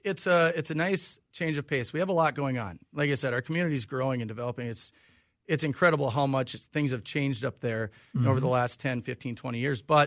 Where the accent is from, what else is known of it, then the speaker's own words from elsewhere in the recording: Olivia, Minnesota, United States; I actually grew up a small town of Olivia, Minnesota, about an hour and a half west of the Twin Cities here.